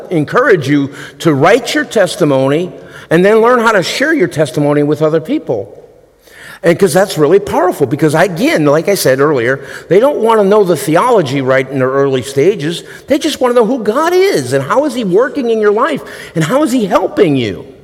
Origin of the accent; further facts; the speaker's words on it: Massachusetts, United States; back in Massachusetts. I grew up there in Western Mass.